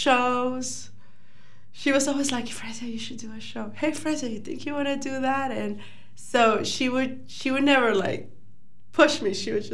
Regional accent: Nicaragua; now in United States; I come from Nicaragua and I lived in a city too. So even then it was like, it's a more poor country, it was still a lot of bustling. So I'm now in another bustling city.

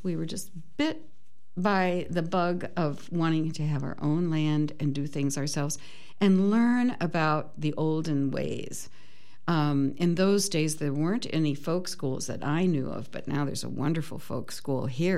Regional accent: Virginia, United States; also born or lived in Alabama / South Carolina; I was born in Alabama and lived in South Carolina for a few years with my family. And then we moved to Northern Virginia, where I was raised and lived and went to high school

